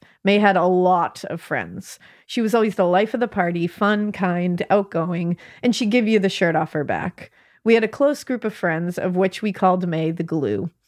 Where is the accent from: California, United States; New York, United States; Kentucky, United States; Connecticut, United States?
Connecticut, United States; Born and raised in Connecticut, so we're state neighbors.